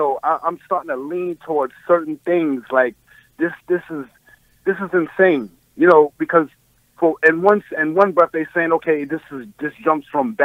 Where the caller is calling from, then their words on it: New York City, New York, United States; I'm in Amsterdam Projects on 62nd and 10th Avenue.